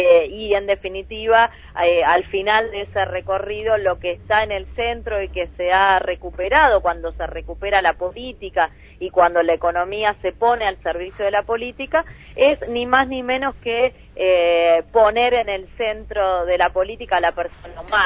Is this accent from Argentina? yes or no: yes; Argentina; que nosotros hemos padecido como argentinos en carne propia.